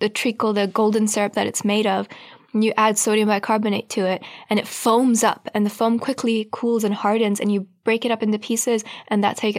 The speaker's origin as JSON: {"language": "English", "country": "Pakistan", "said": "Being Pakistani"}